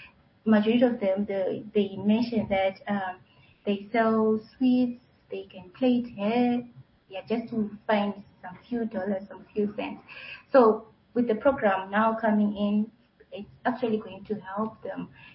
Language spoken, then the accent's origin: English; Zimbabwe; moved away; I'm from Zimbabwe, the southern African part of Africa, southern region.